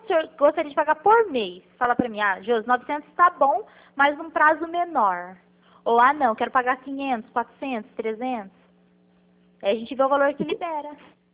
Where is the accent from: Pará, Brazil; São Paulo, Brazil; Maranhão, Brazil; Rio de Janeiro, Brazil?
São Paulo, Brazil; Pirassununga; É que eu sou aqui de Pirassununga